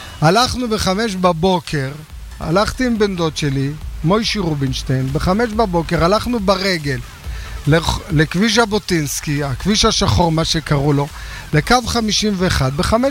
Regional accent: Bnei Brak, Tel Aviv District, Israel; נולדתי בבני ברק, גדלתי בבני ברק

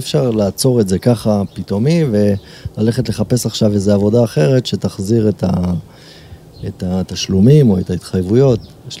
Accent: Azarya, Central District, Israel; אז אני עוצר והם אומרים שלום, מאיפה אתה? אני אומר שאני פה מעזריה

